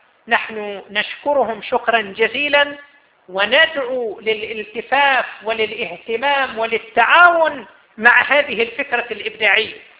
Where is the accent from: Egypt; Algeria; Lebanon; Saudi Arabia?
Saudi Arabia; Qatif, Eastern Province; سيكون عندنا في القطيف مهرجان لجائزة الإنجاز